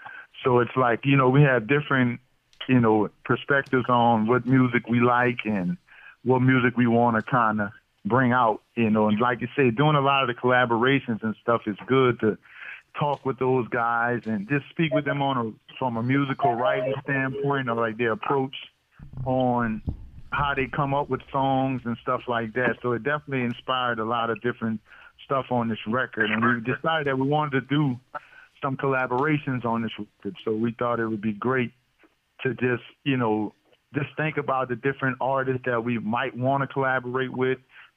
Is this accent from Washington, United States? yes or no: no; New Orleans, Louisiana, United States; You know, jazz is always going to be a root, being that we are from New Orleans.